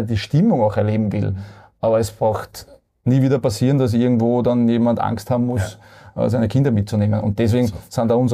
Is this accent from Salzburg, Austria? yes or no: no; Vienna, Austria; born there; Also ich bin ein gebürtiger Wiener.